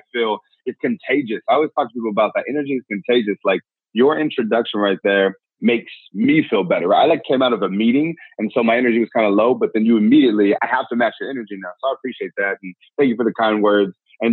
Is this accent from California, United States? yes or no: yes; San Diego, California, United States; Born and raised in San Diego. Both my parents grew up on welfare.